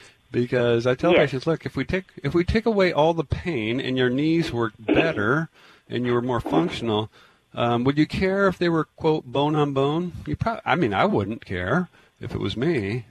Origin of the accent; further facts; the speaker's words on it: Tacoma, Washington, United States; You know, I grew up in Tacoma. That's why I always want to just, you know, I still have friends there and family